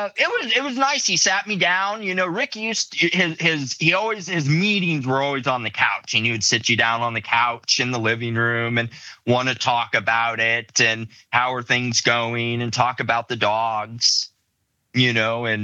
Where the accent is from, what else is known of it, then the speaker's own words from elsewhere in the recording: Colorado, United States; growing up in Colorado, we did Colorado, Wyoming, you know, would go to Arizona on a rare occasion, just the surrounding states.